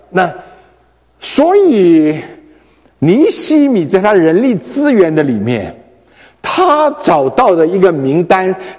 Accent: China; 有像我们中国人有名有字

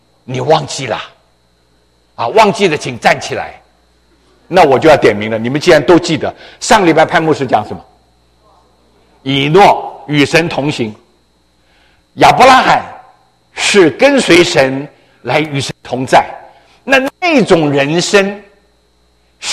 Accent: China; 我们中国人吧，喜欢福哦，你喜欢不喜欢福？

